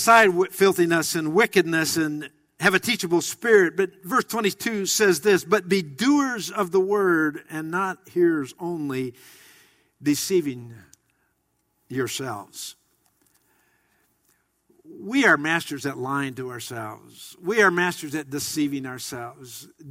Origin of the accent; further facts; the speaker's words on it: Iowa, United States; You see, I was raised on mashed potatoes and gravy, fried chicken or roast beef, and corn. I come from Iowa.